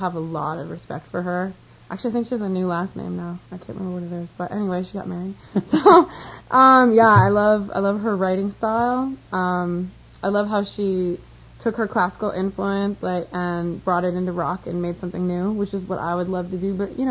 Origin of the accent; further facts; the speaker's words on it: Canada; I'm a Canadian, and I just love her lyrics and her style